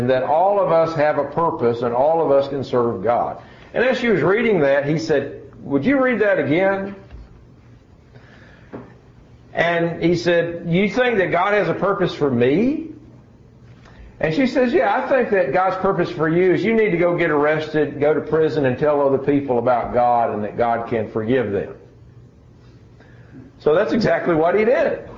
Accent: Tennessee, United States; I'm originally from Tennessee

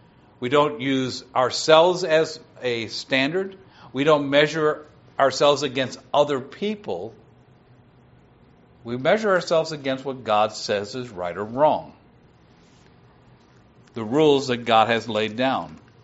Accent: the North, United States; Because I grew up in the North, and I never ran across prejudice.

